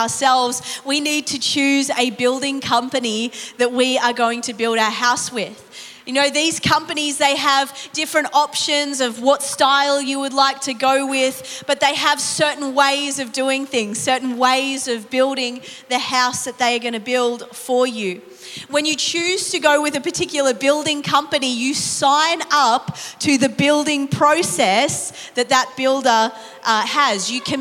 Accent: New Zealand; also born or lived in England / Australia; now in Germany; I was born into a Muslim family. My dad is Iranian, mum's Irish. I was born in England, raised in New Zealand, spent most of my life living in Australia, and now I live in Germany on the border of France and Switzerland.

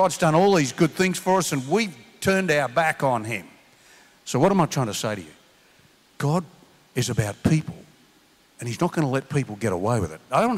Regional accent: Sydney, New South Wales, Australia; born there; I was born in Sydney and the company I work for there transferred me to Melbourne.

